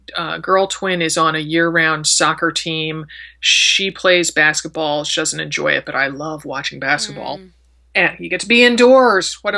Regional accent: Connecticut, United States; but I'm from Connecticut, and that's the price of admission for living in Connecticut is learning how to play tennis.

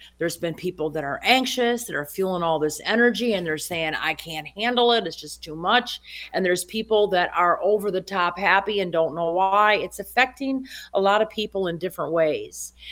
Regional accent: Louisiana, United States; I'm from Louisiana, 100, even though I don't have the accent

